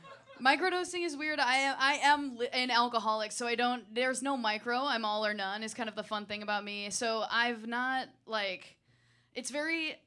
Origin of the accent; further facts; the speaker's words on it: Midwest, United States; I'm from the Midwest, where microdosing is considered drinking 7 Bud Light Platinums at a baptism.